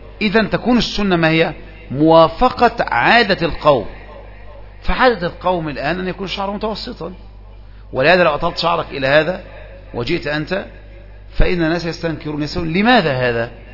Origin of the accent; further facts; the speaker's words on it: Egypt; ويمكن عندنا في مصر أيضا هذا تجده قريبا إلى هذا من هذا النوع